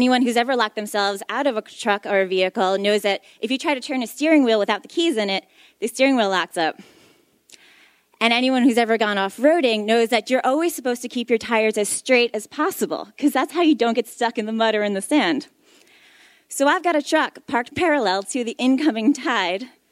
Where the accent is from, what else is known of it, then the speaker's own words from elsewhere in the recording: New York, United States; So I'm from New York originally. And my dad lives in upstate New York